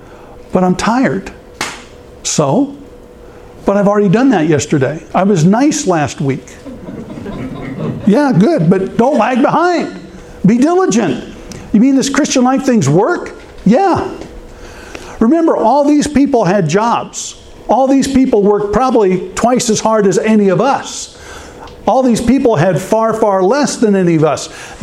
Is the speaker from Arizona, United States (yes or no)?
yes; Phoenix, Arizona, United States; We are from Phoenix, but we all happen to be in Tyler having lunch.